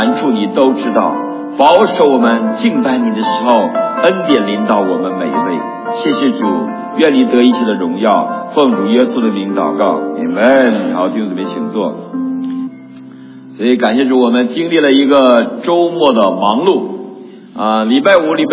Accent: China; now in United States; 我们从中国来到美国，我们有一个美丽的梦想，对不对？

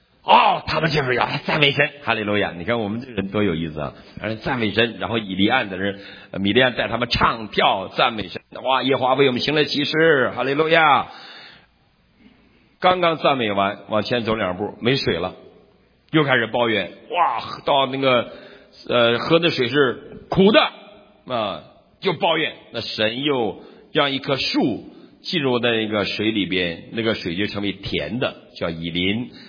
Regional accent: Northeast China, China; 我们东北人那我们都大爷

